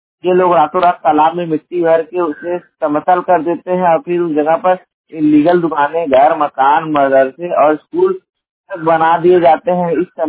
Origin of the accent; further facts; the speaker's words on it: Jaunpur, Uttar Pradesh, India; और मैं उत्तर प्रदेश के जौनपुर जिले का निवासी हूँ।